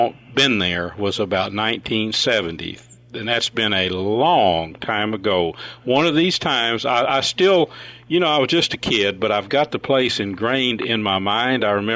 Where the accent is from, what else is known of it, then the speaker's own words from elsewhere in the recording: Texas, United States; Now, I was raised in Red River County in the country, back in the woods.